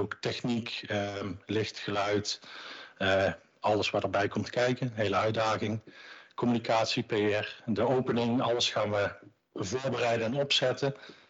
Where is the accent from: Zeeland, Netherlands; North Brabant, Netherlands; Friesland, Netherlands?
North Brabant, Netherlands; Asten; geboren en getogen in Asten. Woon in, nog steeds in Asten nu. Samen met Boukje, twee dochters.